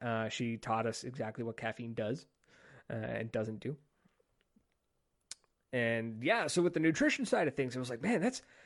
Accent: Canada; I'm a Canadian. I can barely skate.

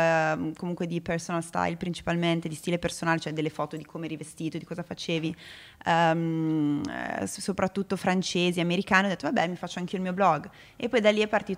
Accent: Cremona, Lombardy, Italy; crescendo comunque a Cremona non mi sono mai sentita veramente parte di un gruppo

